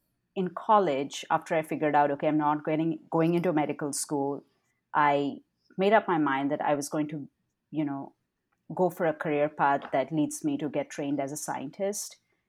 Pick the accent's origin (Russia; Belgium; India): India; Kolkata, West Bengal; moved away as an adult; also born or lived in Bangalore, India; now in United States; I'm originally from India. I grew up in Kolkata, which is on the eastern part of India. I was born there. I lived there, grew up there up until college. And only after finishing college, I moved to Bangalore